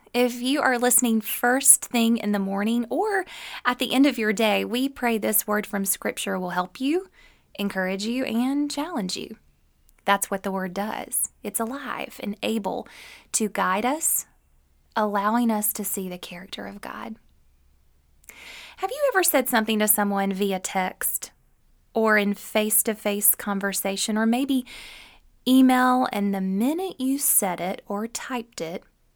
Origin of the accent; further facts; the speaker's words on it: the South, United States; accent: Southern; Or the lovely talk-to-text feature that, with my Southern accent, often doesn't translate well to the screen.